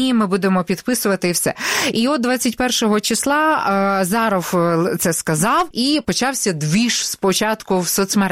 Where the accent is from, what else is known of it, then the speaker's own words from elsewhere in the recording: Kyiv, Ukraine; ми її кияни називаємо галею